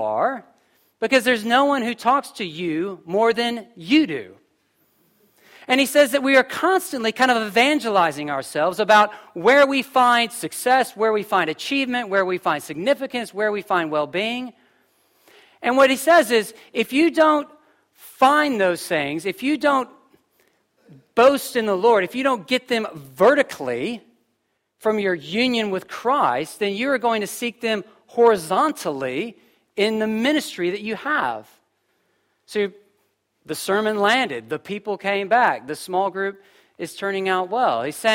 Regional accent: United States; I mean, I'm American. Just figure that, listen, I was culturally conditioned to say awkward things.

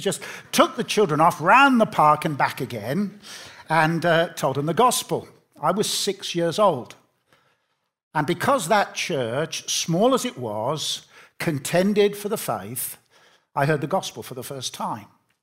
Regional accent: Birmingham, West Midlands, United Kingdom; I grew up in Birmingham, and my dad worked in a factory, and he had 1 week's holiday a year, and we always came to Blackpool.

